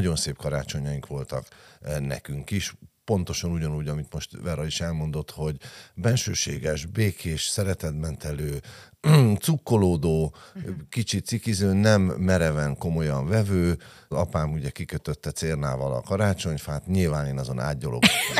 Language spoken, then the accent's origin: Hungarian; Budapest, Hungary; egy olyan helyen nőttem fel a Szent István Parkba, ami elméletileg úgy kellett volna, hogy legyen, hogy egy kicsit ez az asszimilálódó zsidó polgárságnak egy ilyen gyülekező helye Budapesten